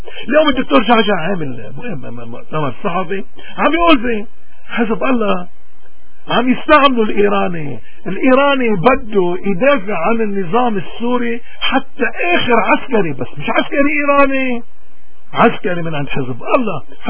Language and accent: Arabic; Lebanon; نحن كلبنانيين نحن بنعتبر حالنا أذكى شعوب العالم، ويمكن نكون